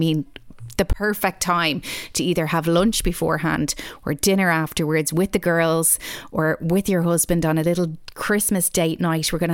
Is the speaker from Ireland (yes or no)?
yes; Ireland; and I'm Irish, and I've never heard about this mummy.